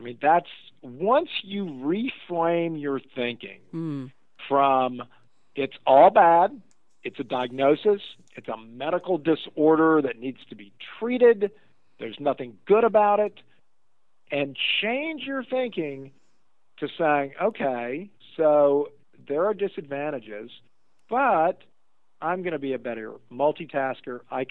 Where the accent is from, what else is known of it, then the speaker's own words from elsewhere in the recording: Louisiana, United States; sad to say that my home state of Louisiana has moved above North Carolina to 15.8%.